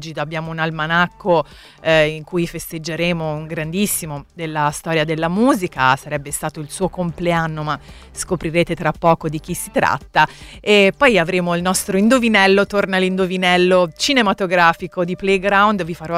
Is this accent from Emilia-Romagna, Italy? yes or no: no; Pisa, Tuscany, Italy; che sono cresciuta a Pisa